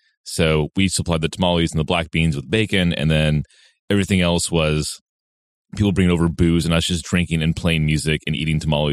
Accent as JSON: {"language": "English", "town": "Santa Barbara", "region": "California", "country": "United States", "tie": "born or raised there", "said": "So every year for decades in my family, we would have a tamale party. My hometown is Santa Barbara."}